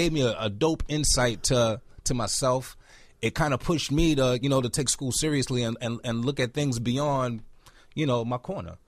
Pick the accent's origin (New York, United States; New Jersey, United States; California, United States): New York, United States; Queens; I was born in Queens, New York.